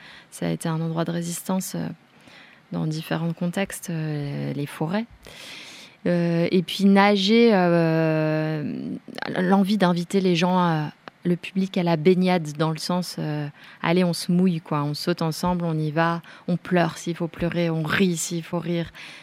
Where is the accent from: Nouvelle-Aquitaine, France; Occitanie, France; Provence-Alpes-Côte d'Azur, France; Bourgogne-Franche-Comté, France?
Bourgogne-Franche-Comté, France; Nous, on vient de là, c'est le Haut-Jura. Nous, on vient du Jura.